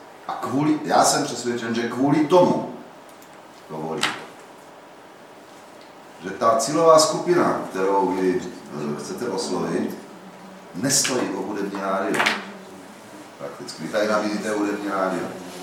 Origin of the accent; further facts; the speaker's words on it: Brno, South Moravian Region, Czechia; Já jsem Brňák